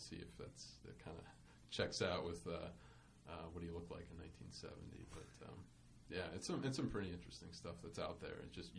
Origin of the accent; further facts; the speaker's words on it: Akron, Ohio, United States; I'm not an elder guy. I'm from Akron, actually.